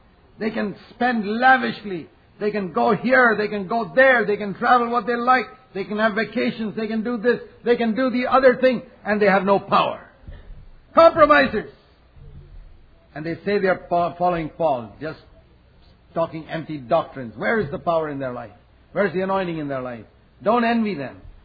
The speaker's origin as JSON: {"language": "English", "country": "India", "said": "I come from India where I've seen mission work across the country of all denominations."}